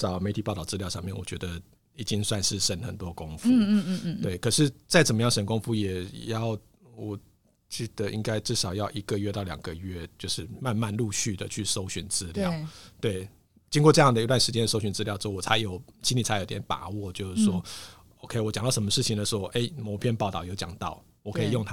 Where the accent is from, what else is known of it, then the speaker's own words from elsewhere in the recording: Hsinchu, Taiwan; 然后我们都是新竹人啊，